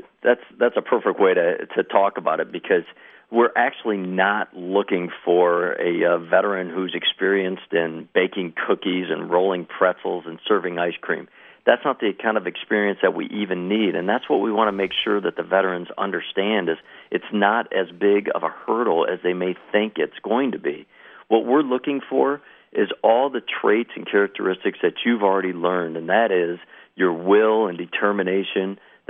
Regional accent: Michigan, United States; I was born and raised in Michigan, and I came back to Michigan, was looking for opportunities.

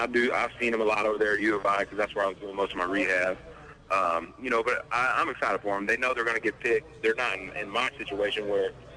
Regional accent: Decatur, United States; I'm a natural left-hand. right-hander, but, you know, growing up in Decatur, we had to use right-handed clubs.

